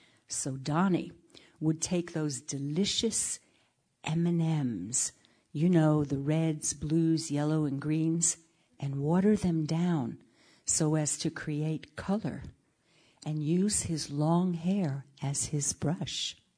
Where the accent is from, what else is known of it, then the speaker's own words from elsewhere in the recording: Bronx, New York, United States; When I was a kid growing up in the South Bronx, almost all the fellas did some a cappella singing on the street corner.